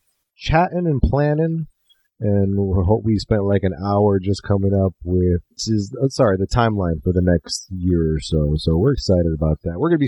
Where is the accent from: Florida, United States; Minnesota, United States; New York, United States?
Florida, United States; Miami; Because he is from my hometown, Miami, Florida, and I had no idea that I'm like, oh, respect. Some hometown love.